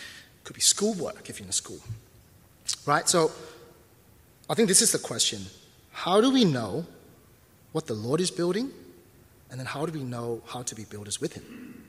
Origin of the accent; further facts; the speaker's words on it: Myanmar; And it started for me when I was in Burma. In case you don't know, I'm from Burma.